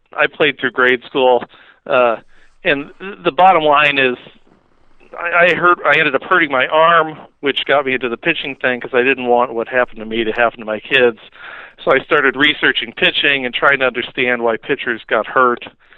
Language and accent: English; St. Louis, Missouri, United States; I'm from St. Louis, so I had Albert Pujols 15 minutes away down at Busch Stadium